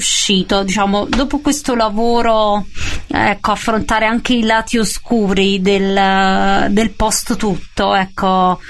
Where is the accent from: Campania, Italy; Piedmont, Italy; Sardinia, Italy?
Campania, Italy; Naples; lo dico da napoletana